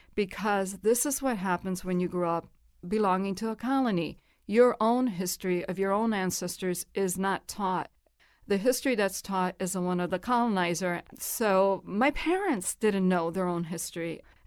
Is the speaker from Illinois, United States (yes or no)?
yes; Chicago, Illinois, United States; Oh, yeah. I grew up in Humboldt Park, and that was a Puerto Rican community.